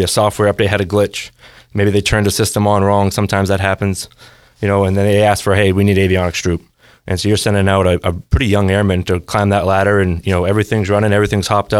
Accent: Maine, United States; I was raised over in Western Maine. I went to school in Mount Blue over in Farmington and joined right in high school

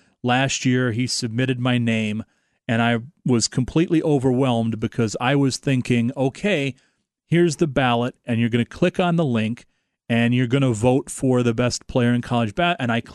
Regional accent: United States; Because I am an American, I channeled my inner American voter

